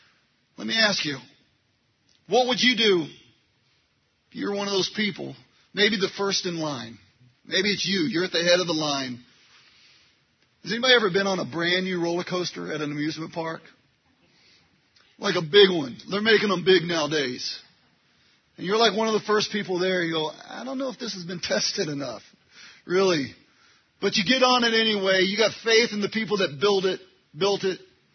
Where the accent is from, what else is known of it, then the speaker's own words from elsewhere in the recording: California, United States; now in Illinois, United States; Well, I never thought I'd be living in Illinois. I was growing up in California.